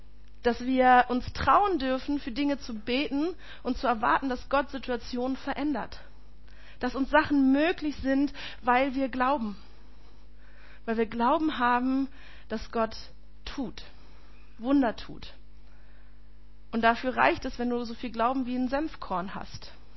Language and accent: German; Bielefeld, North Rhine-Westphalia, Germany; In meiner Jugend in Bielefeld haben wir jeden Freitagabend